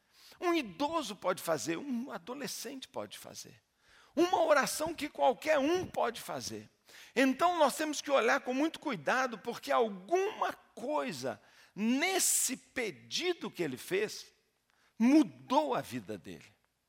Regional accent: Ouro Preto, Minas Gerais, Brazil; Eu lembro quando eu era menino, eu pensando lá em Ouro Preto, onde eu cresci

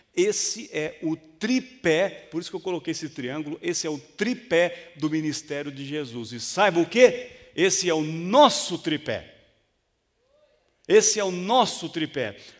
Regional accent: Marília, São Paulo, Brazil; now in São Paulo, Brazil; Vim lá do interior de Marília, então, moleque de rua, né? Minha brincadeira era na rua.

